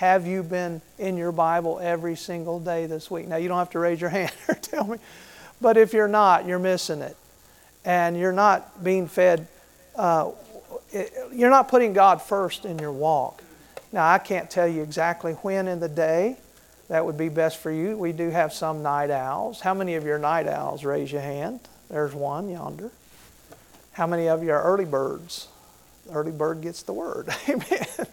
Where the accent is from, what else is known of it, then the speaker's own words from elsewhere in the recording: Florida, United States; I was from Florida, so I swam a lot in the ocean.